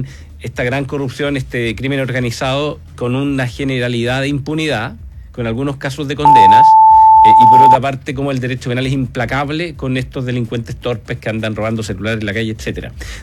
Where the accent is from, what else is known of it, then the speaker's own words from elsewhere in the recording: Valparaíso, Chile; yo soy abogado de Valparaíso, estudié en la U de Valpo, de hecho.